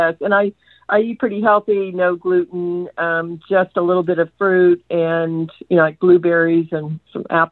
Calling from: Austin, Texas, United States; I'm calling in from Austin.

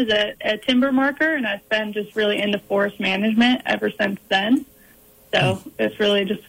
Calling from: Geneseo, New York, United States; I'm calling from Geneseo, New York, which is like western edge of the Finger Lakes.

